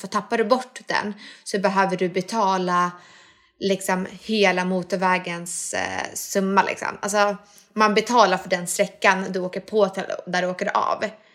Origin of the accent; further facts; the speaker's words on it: Sweden; Och jag är svensk och finsk liksom.